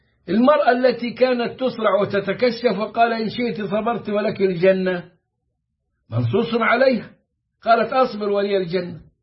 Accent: Egypt; مثل الشاطر حسن الخطيب الشيعي الذي كان عندنا في مصر عند مسجد كبر الجامعة

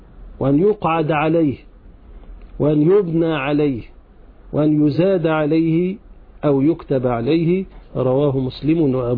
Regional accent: Egypt; لا يكون بناء كما هو حادث الآن عندنا في مصر، ده مخالف للشرع.

